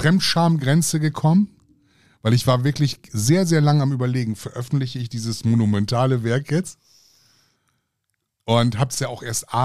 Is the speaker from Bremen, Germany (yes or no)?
yes; Bremen, Germany; ich komme schon aus Bremen da. Also, okay, hört man kaum.